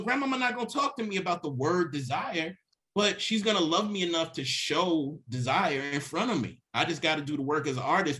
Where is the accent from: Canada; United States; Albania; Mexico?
United States; Jackson, Mississippi; And so growing up in Jackson, it's very interesting to grow up in a city where people write about it all the time